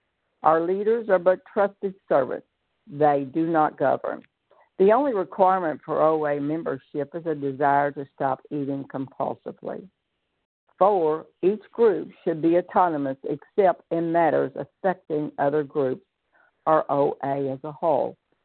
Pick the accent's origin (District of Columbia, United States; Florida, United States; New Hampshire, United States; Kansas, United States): Florida, United States; Pensacola; I'm a food addict, and I am from Pensacola, Florida.